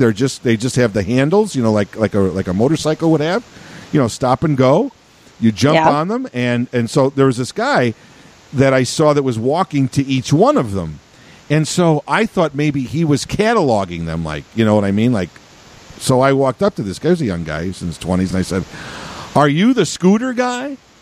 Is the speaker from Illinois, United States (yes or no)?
yes; Chicago, Illinois, United States; I said, I'm from Chicago. I said, I don't really, we don't really have these things there.